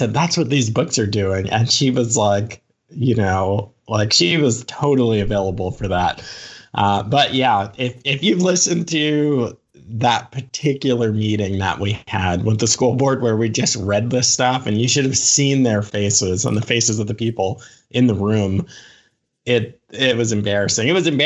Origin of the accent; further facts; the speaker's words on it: Virginia, United States; also born or lived in New York; But I claim Virginia. We left like summer in between third and fourth grade. So I've been raised in Virginia